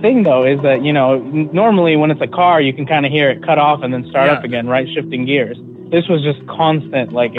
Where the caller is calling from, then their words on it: Seattle, Washington, United States; from Seattle again.